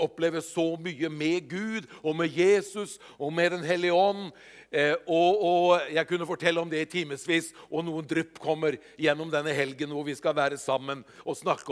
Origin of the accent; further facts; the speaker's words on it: Hokksund, Buskerud, Norway; så ble jeg gateevangelist, faktisk. Hjemme i Hokksund.